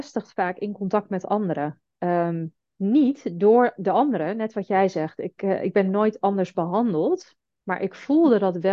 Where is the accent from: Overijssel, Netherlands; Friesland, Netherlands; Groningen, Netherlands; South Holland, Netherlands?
Friesland, Netherlands; Heerenveen; now in Amsterdam, Netherlands; Ik woon in Amsterdam. Ik kom oorspronkelijk uit Heerenveen.